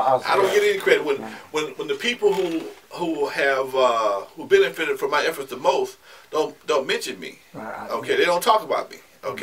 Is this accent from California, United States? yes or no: yes; Compton, California, United States; Because I'm from Compton, because I was on the first wave of the gang, I didn't see shit.